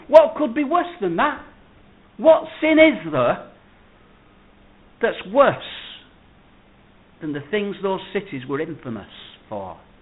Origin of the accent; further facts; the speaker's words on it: England, United Kingdom; Say this, not with any degree of pride, because I'm English